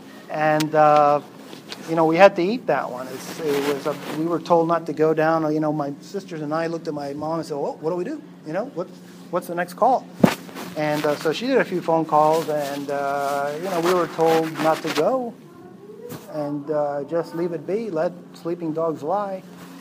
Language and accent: English; Miami, Florida, United States; I grew up in Miami, about 5 blocks away from Miami International Airport